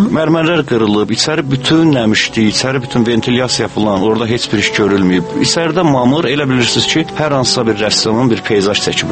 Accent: Shamakhi, Shamakhi District, Azerbaijan; mən özüm Şamaxıdanam, bayaq qeyd elədim. Demək, mən tez-tez gedib gəlirəm, atamamın, valideynlərim Şamaxıda yaşayır.

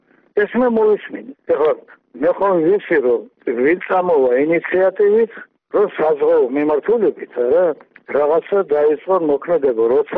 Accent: Tbilisi, Georgia; born there; მაგრამ მე ხომ თბილისში დავიბადე კაცო.

